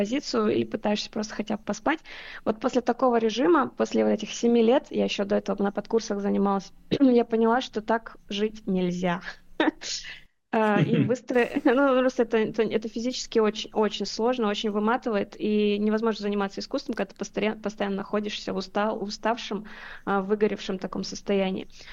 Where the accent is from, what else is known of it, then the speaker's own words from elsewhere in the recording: Almaty, Kazakhstan; Вот, я вообще из Алматы, я закончила там архитектурно-строительный колледж, потом я училась в Англии, в Великобритании на гранте некоторое время.